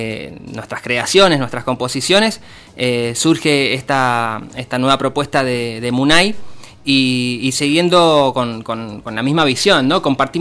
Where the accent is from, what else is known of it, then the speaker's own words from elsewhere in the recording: Tulumaya, Mendoza, Argentina; Yo soy de Tulumaya, que sería la villa cabecera.